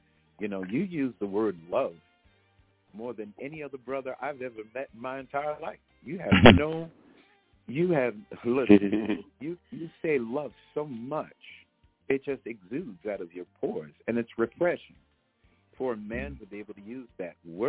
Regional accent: New York City, New York, United States; I'm a New Yorker. And New Yorkers, we don't talk out the side of our mouth.

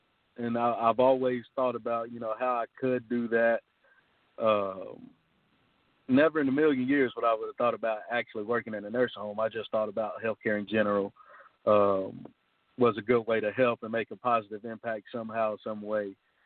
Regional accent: Texas, United States; now in Little Rock, United States; I'm from Texas. And then through life, I ended up graduating high school from Fayetteville.

